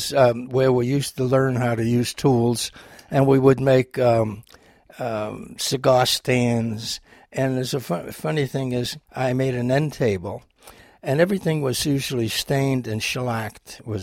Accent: New York, United States; Well, I grew up in the Bronx, and what was so wonderful about it was that it was a conglomeration of every nationality that you could think

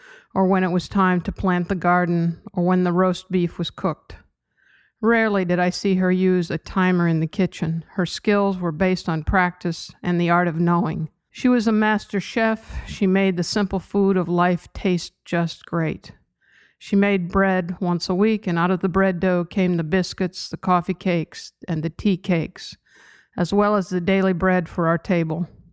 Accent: Indiana, United States; Although I grew up in Indiana, the Midwest does include a large portion of the United States.

